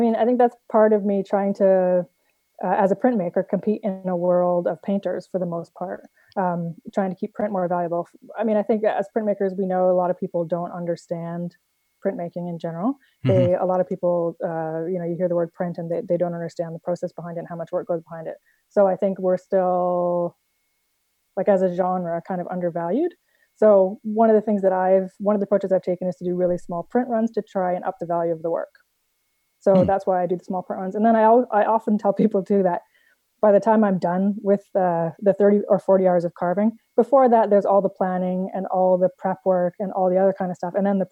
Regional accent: Ontario, Canada; moved away as an adult; now in British Columbia, Canada; I live in British Columbia now, which if people know Canada very well, I moved basically from one side to the other. I grew up in Ontario. I spent my first 30 years in Ontario.

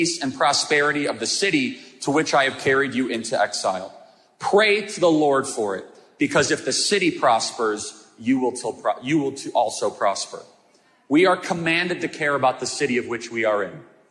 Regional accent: Illinois, United States; now in Arizona, United States; You know, I came from Illinois, and it's a good place to be from, by the way.

